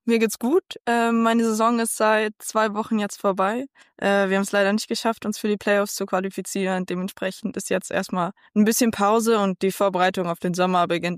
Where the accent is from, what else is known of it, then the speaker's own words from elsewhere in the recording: Bonn, North Rhine-Westphalia, Germany; ich komme ja aus Bonn und ich würde sagen, Bonn ist schon eine Basketballstadt